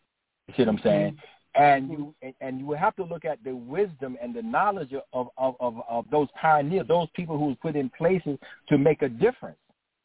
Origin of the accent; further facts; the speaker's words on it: Southern United States, United States; And I grew up in Jim Crow South. Actually, an early part of my life was spent in Jim Crow South.